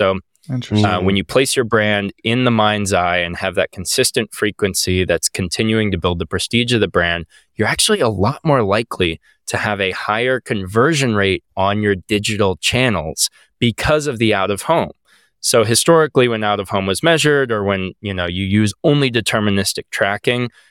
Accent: Austin, Texas, United States; also born or lived in San Antonio; I grew up in Austin, Texas, went to school in San Antonio, Texas.

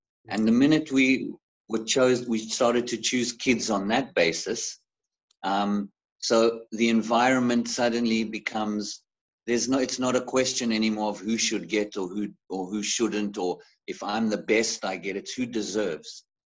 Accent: Zimbabwe; when I grew up in Africa. I was actually born in Zimbabwe.

